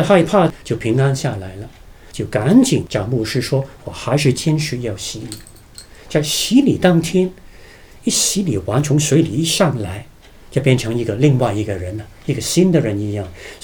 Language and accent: Chinese; China; 这个是另外一个我们中国人的